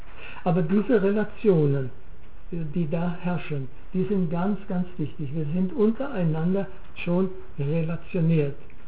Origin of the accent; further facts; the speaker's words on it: Northern Germany, Germany; Bei uns sagt man nie Grüß Gott. Ich bin aus Norddeutschland und wir verlassen das Grüß Gott dann den Bayern und so weiter.